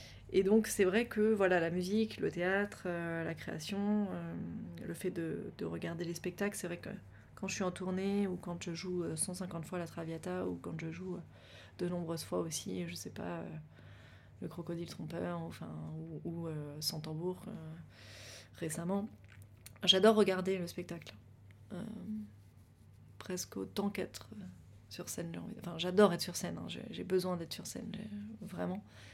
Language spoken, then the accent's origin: French; Paris, Île-de-France, France; le fait d'avoir mon appart à Paris, ma famille ici, c'est sûr que je me sens très chez moi à Paris et plutôt en sécurité. Enfin, je me sens chez moi. Ça m'est très familier. C'est là que j'ai grandi